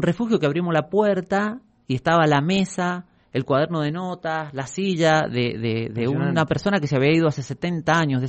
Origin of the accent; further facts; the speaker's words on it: San Carlos, Mendoza, Argentina; Soy de San Carlos.